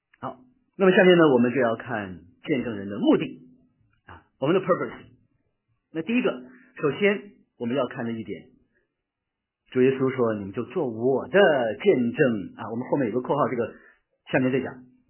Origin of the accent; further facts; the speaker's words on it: China; 那我们中国人去学什么赚便宜呢？学希伯来文啊，我希伯来文比我同学学的好